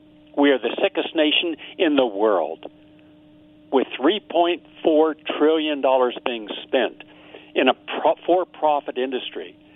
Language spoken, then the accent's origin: English; Kentucky, United States; whether it was coal miners in Tennessee, West Virginia, my home state, Kentucky, and parts of Pennsylvania.